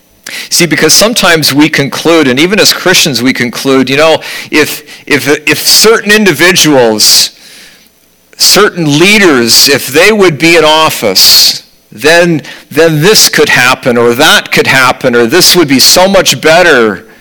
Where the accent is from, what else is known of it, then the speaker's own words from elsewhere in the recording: Canada; I almost said province because I'm from Canada, and we have provinces, okay?